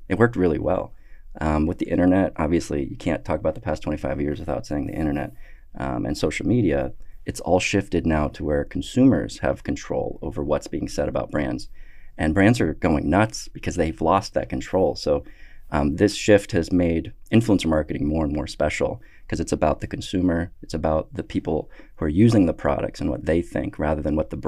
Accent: Erie, Pennsylvania, United States; I have been born and raised in Erie, Pennsylvania, this little city that's between Pittsburgh and Buffalo and Cleveland, and we just rock things from this little town. And I came up in Pennsylvania with a big family.

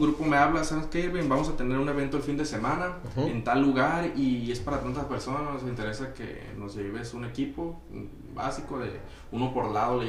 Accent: Culiacán, Sinaloa, Mexico; soy de aquí de Culiacán, Sinaloa, donde hacemos la entrevista el día de hoy. Tengo 29 años, recién los acabo de cumplir.

